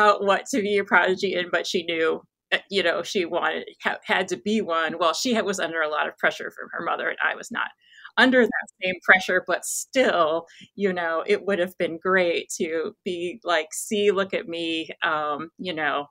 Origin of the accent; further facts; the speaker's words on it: Midwest, United States; born and raised in America, I couldn't feel more American, specifically Midwestern. I can't speak Korean.